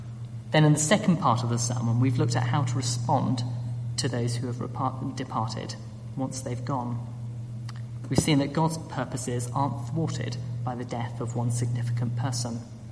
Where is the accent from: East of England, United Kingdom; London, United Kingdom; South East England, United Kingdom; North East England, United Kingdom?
East of England, United Kingdom; Cambridge; He found out that I was from Cambridge and noted how the university really stood out globally.